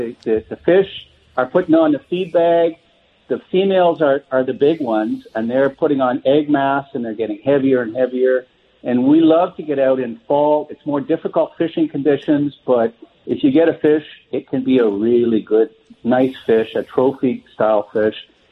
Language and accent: English; Ottawa, Ontario, Canada; I'm from the Ottawa area.